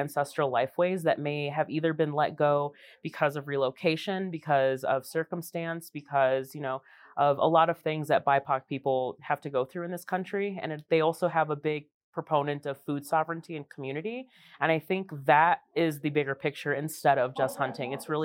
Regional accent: Chicago, Illinois, United States; I grew up in Chicago. It's not a very outdoorsy place. You know, like I was in a very, very urban area, concrete jungle.

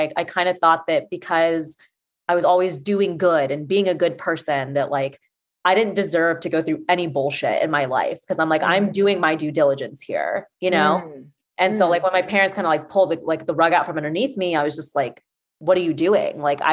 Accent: Atlanta, Georgia, United States; I'm from Atlanta and, you know, and, like I've come from a community where, and a culture where everybody literally knows everyone.

